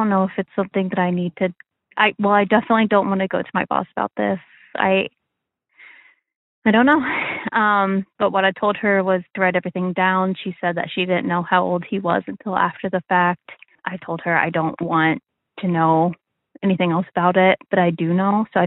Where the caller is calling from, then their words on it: Midwest, United States; I'm calling from the Midwest. I'm in my late 20s.